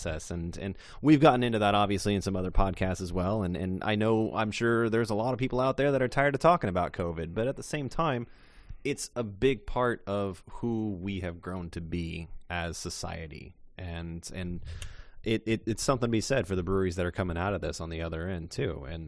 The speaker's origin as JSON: {"language": "English", "town": "Springfield", "region": "Missouri", "country": "United States", "said": "And I came from Springfield"}